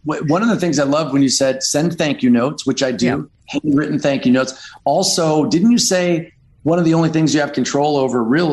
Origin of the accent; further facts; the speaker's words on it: Detroit, Michigan, United States; now in Los Angeles, United States; I grew up in Detroit. I loved watching MTV. I wanted to crawl inside the TV. So I moved out to Los Angeles